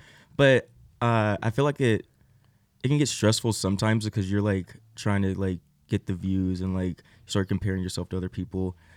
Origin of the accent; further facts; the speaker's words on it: Georgia, United States; now in Nashville, United States; I grew up in Northeast Georgia, and I grew up going to church like a lot of people do in small towns.